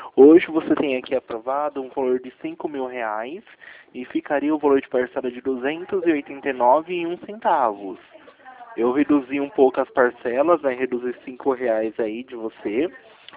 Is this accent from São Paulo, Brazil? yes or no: yes; Campinas, São Paulo, Brazil; Eu sou aqui de Campinas, São Paulo.